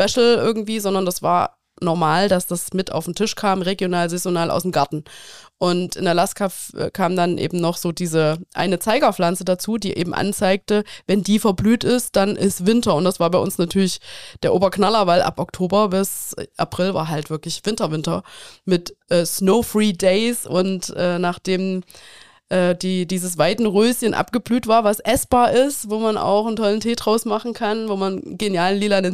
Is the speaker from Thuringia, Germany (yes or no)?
yes; Holzthaleben, Thuringia, Germany; also born or lived in Eisenach; In Eisenach geboren, weitergerollt nach Mühlhausen, bei Holztal